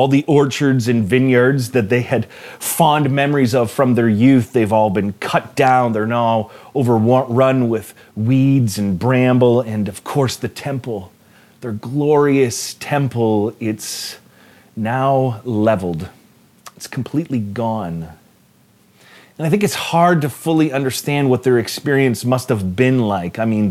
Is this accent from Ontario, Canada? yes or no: yes; Hespeler, Ontario, Canada; Like I grew up in Hespler, and I have such fond memories of as a child being there.